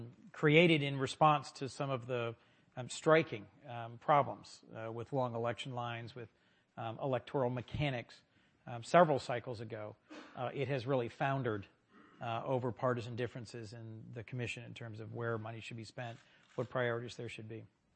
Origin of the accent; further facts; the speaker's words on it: New Castle County, Delaware, United States; I walked over and said, "Hi, I'm from Newcastle County, Delaware."